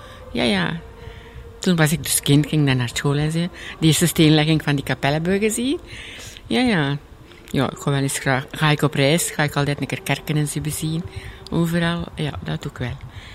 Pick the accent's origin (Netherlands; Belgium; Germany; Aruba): Belgium; Moerzeke, Flanders; Moerzeke.